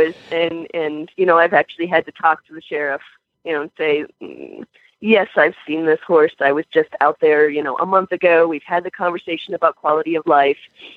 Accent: Minnesota, United States; I know that in my home state of Minnesota, we've been doing a lot of work with hay banks and things like that.

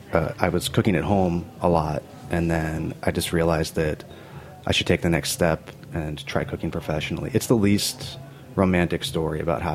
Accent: California, United States; also born or lived in Virginia; I was born in Virginia, but then we grew up in California.

